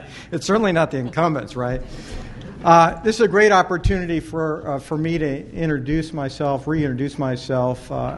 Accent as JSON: {"language": "English", "town": "Syracuse", "region": "New York", "country": "United States", "tie": "born or raised there", "said": "Sue talked a little bit about me growing up in Syracuse, New York, going to the public schools. I was the first of five kids"}